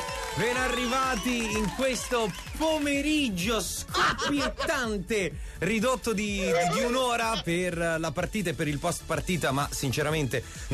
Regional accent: Naples, Campania, Italy; facendo tutti gli scongiuri da buon napoletani

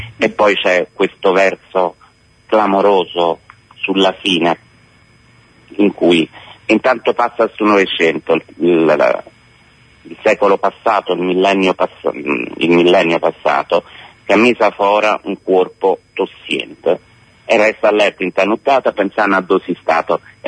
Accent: Naples, Campania, Italy; è una canzone che ci definisce come napoletani

